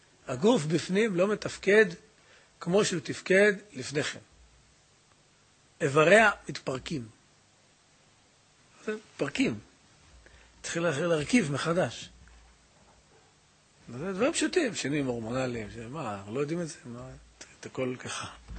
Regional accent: Jerusalem, Jerusalem District, Israel; אנחנו ירושלמים לא מכירים את זה כמעט

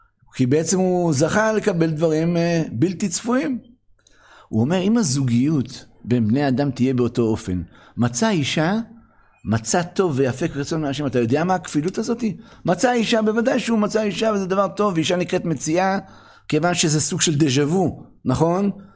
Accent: Ra'anana, Central District, Israel; אני בא מרעננה, אלופת הארץ, אליפות מפוקפקת, ששם כל זוג שני

